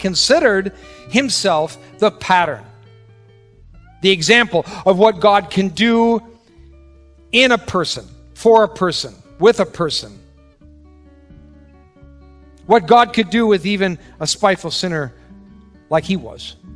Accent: Wisconsin, United States; It's who we are. We're from Wisconsin.

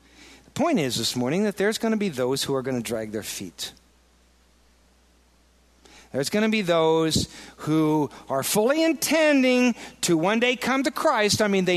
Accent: Iowa, United States; And I don't, I'm from Iowa. You know, we're Midwest folks.

